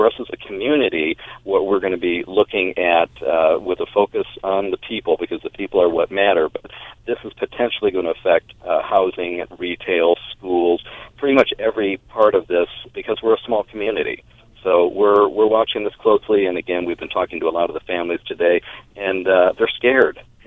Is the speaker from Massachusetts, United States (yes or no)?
no; Phoenix, Arizona, United States; Now, I come from the Phoenix area where this was not an unusual thing with those mines out to the east there